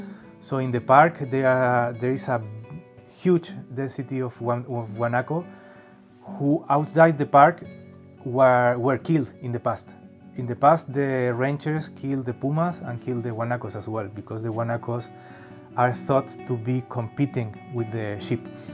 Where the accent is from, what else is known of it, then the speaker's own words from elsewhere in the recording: Santiago, Santiago Metropolitan Region, Chile; now in Puerto Natales, Chile; I'm from Chile, from Santiago, but now I'm living in Puerto Natales.